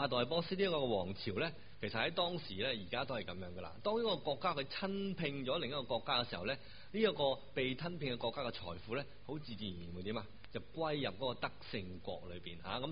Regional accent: Hong Kong; 他们跟我们香港人呢有个很明显

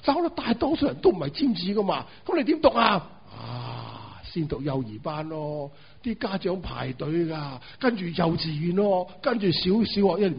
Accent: Guangdong, China; 呢、這个我哋广东人个讲法，瞓觉就叫同周公倾计。

